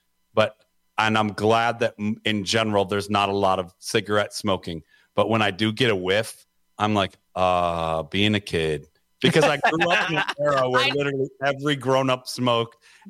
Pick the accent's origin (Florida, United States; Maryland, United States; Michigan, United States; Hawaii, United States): Michigan, United States; Detroit; growing up in Detroit by so many factories right. and so many, also living by a paper mill now twice in my life, you know, I have grown, this sounds terrible, I've grown fond of the smell.